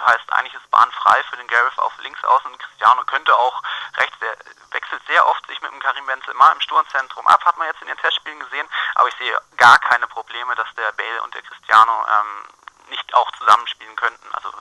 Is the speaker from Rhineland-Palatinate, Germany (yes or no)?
no; Leonberg, Baden-Württemberg, Germany; now in Nuremberg, Germany; Ursprünglich aus Leonberg bei Stuttgart. Aber ich selbst bin jetzt in Nürnberg.